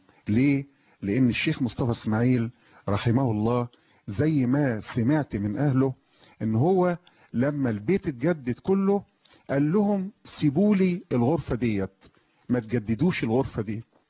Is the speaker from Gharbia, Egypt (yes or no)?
yes; Mit Ghazal, Gharbia, Egypt; وأنا في بيت الشيخ مصطفى إسماعيل في قريتي في ميت غزال مركز الصنطة بمحافظة الغربية